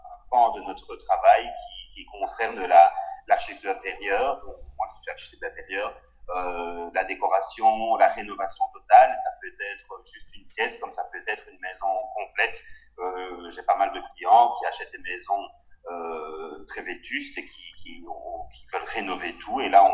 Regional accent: Belgium; accent: Belgian; C'est mon accent belge peut-être.

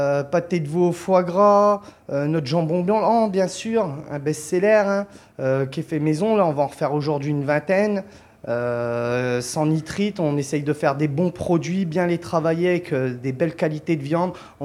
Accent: Porto, Norte, Portugal; now in Lisbon, Portugal; Moi je suis de Porto, hein. J'ai toute ma famille dans le nord, je suis fier d'être de là-bas. Et je suis né avec deux cultures

